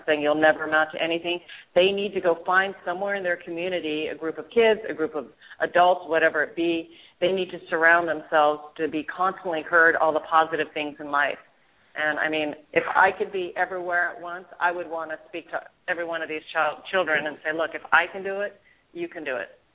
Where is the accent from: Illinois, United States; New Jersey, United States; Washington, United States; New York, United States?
Washington, United States; Mercer Island; I was raised on Mercer Island, which is a very, very wealthy community.